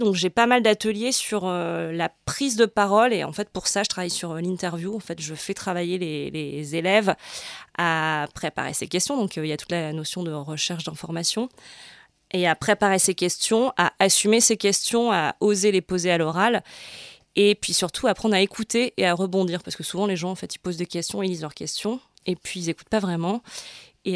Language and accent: French; Arras, Hauts-de-France, France; parce que j'ai grandi à Arras, j'ai fait toutes mes études à Lille.